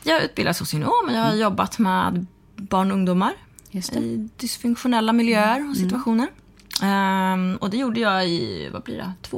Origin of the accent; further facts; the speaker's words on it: Falun, Dalarna County, Sweden; also born or lived in Thailand; Jag kom till Sverige, adopterad från Thailand. Jag kom till Sverige som jag var 4 månader. Och är sen uppvuxen och fostrad i Falun, i Dalarna.